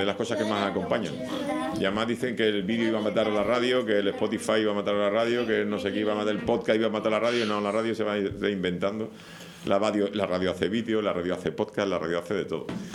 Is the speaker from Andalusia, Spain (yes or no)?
yes; Seville, Andalusia, Spain; now in Puerto de la Cruz, Spain; Porque yo soy de Sevilla, nací en Sevilla, y en Sevilla los caracoles es la leche.